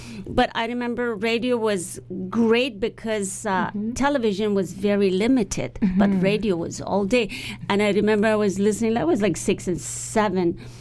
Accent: Tehran, Tehran Province, Iran; I grew up in Tehran, central.

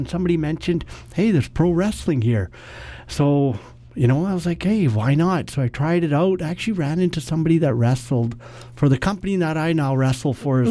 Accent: Edmonton, Alberta, Canada; now in Vancouver, Canada; my hometown of Edmonton.

